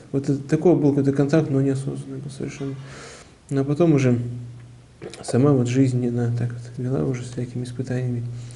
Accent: Voznesenskoye, Perm Krai, Russia; Я родился в Пермской области. Пермская область, село Вознесенское.

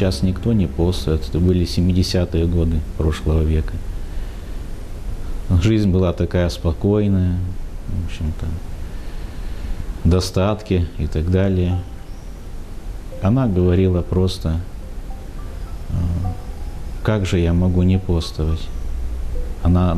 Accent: Askino, Bashkortostan, Russia; born there; В своем селе, где я родился, в Башкирии, в селе Аскино я родился, во времена хрущевских гонений на церковь.

